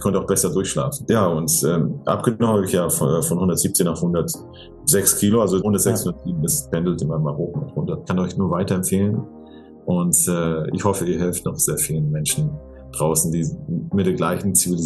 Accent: Hamburg, Germany; now in Switzerland; ich bin 54 Jahre alt. Und eigentlich bin ich ein gebürtiger Hamburger, lebe in der Schweiz, aber habe montenegrinische Wurzeln

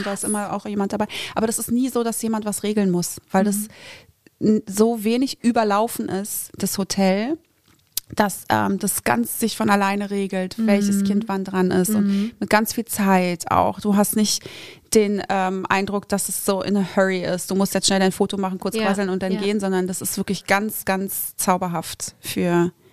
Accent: Berlin, Germany; als Berliner Jöre

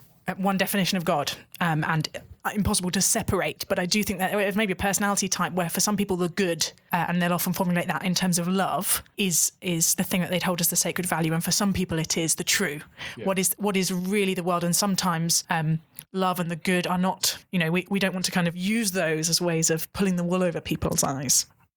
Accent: United Kingdom; also emotionally awkward as a British person to be sincere and honest about the things that we hold sacred, because our wonderful national trait of irony

